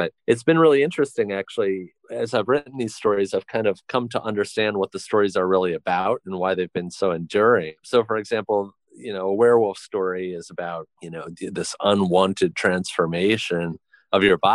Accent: United States; I grew up in the United States in a middle-class family situation.

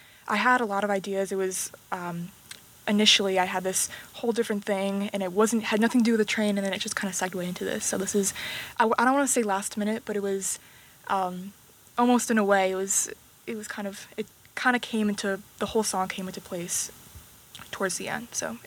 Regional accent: Niskayuna, New York, United States; I'm from Niskayuna, New York.

